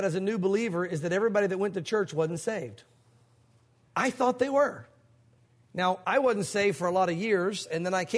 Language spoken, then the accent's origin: English; the South, United States; growing up in the South, growing up as a preacher's kid, growing up in a mainline denomination, being in church every week for all these years